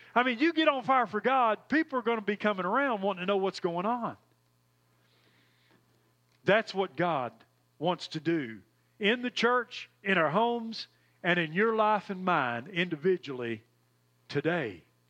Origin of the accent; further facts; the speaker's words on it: Bluefield, West Virginia, United States; I grew up in the Appalachian, Southern Appalachian Mountains on the Virginia, Kentucky, and West Virginia border, actually in the Bluefield area in West Virginia.